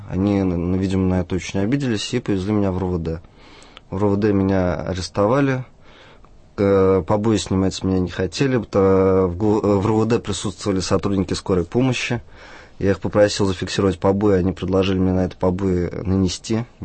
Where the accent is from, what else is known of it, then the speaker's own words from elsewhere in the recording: Russia; особо акцентировали все на том, что я из России.